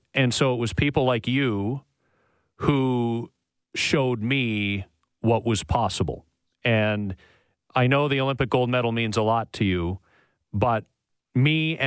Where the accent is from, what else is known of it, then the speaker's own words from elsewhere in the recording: Oakville, Ontario, Canada; I grew up in Oakville outside of Toronto